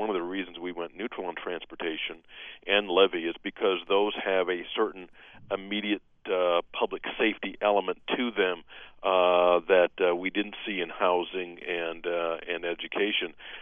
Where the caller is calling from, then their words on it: Sacramento, California, United States; I'm calling Warren from Sacramento